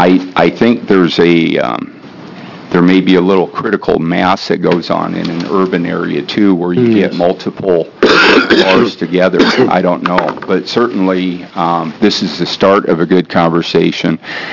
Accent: Iowa, United States; now in Oregon, United States; I'm an Iowa farm boy, but I've been here for 27 years, so I think I'm now a native Oregonian. My hometown was the largest town in the county at 3,000 people, so therefore it was the county seat.

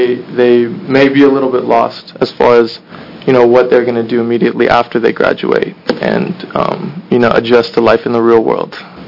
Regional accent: Cottage Grove, Oregon, United States; I'm from Cottage Grove, Oregon

